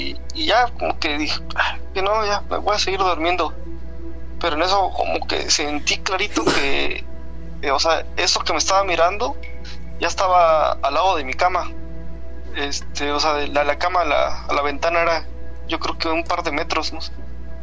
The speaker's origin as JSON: {"language": "Spanish", "region": "Hidalgo", "country": "Mexico", "lives_now": "Argentina", "said": "Ahorita ando de Argentina, le estoy hablando, pero yo soy de Hidalgo."}